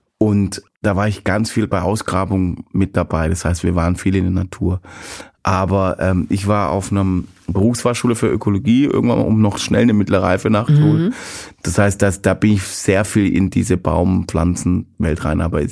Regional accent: Baden-Württemberg, Germany; das ist aus meiner Heimat, wo ich herkomme, aus dem Kochertal und Jagsttal

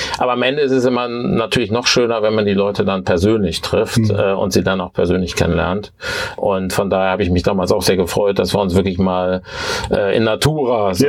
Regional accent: Bergneustadt, North Rhine-Westphalia, Germany; ich bin also ganz korrekt in Bergneustadt geboren. Okay. Das ist aber Kreis Gummersbach. Okay. Genau, und habe auch in Bergneustadt Abitur gemacht

